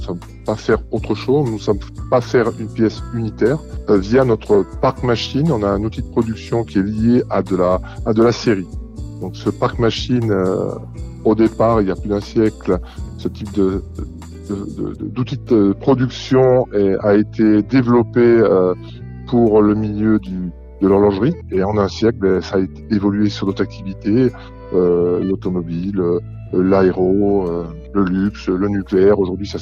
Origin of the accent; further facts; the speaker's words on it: Auvergne-Rhône-Alpes, France; Moi, je suis de la Haute-Savoie, hein